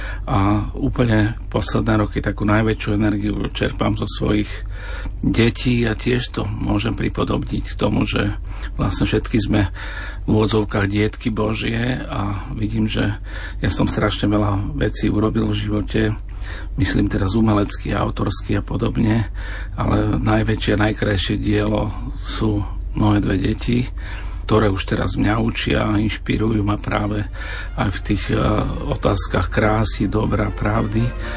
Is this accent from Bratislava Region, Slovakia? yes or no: no; Kozárovce, Nitra Region, Slovakia; Ja pochádzam z malej dediny z Kozároviec